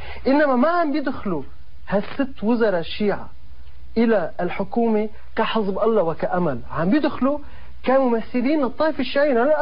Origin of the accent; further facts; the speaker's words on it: Lebanon; نحن كلبنانيين لازم يكون طموحنا أنه ما يعود عنا ولا مشكلة مع جيراننا